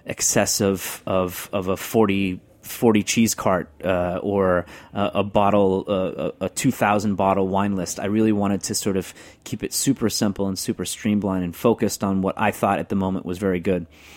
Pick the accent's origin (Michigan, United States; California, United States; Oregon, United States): California, United States; Yucaipa; It's called Yucaipa. Is it a city? Yeah, it's a city now. It was a town when I was growing up there.